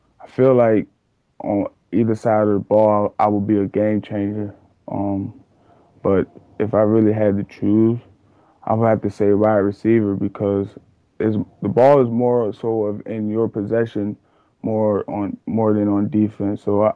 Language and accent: English; Portsmouth, Virginia, United States; Well, really, I grew up in Portsmouth, Virginia, Don's, Virginia, and, growing up, I had both parents